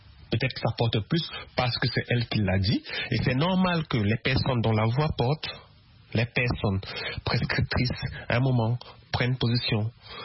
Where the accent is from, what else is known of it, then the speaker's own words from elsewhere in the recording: Cameroon; now in Paris, France; je suis camerounais, je suis résident à Paris.